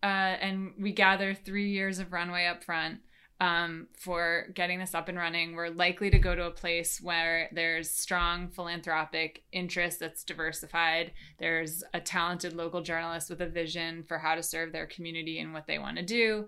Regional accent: New York, United States; now in Washington, United States; So now I live in DC. Like I told you, I moved from New York. It's where I grew up

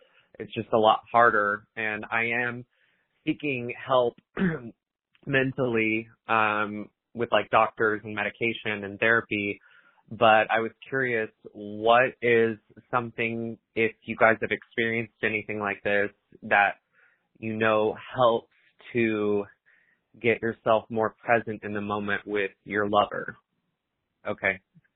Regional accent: Tulsa, Oklahoma, United States; I am from Tulsa, Oklahoma.

